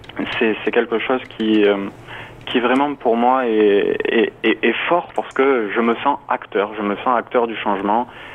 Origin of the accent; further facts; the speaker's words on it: Nîmes, Occitanie, France; accent: southern French; Qui plus est avec un accent du sud, comme vous l'avez bien dit, je viens de Nîmes, où ma famille est encore installée là-bas.